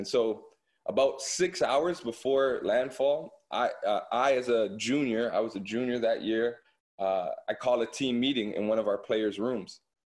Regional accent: Toronto, Ontario, Canada; And so I'm from Toronto, Canada

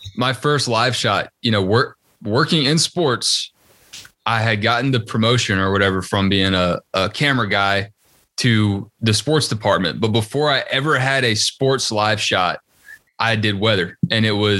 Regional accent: Georgia, United States; Dude, I grew up in Gwinnett that it seemed like we never made it on the ticker.

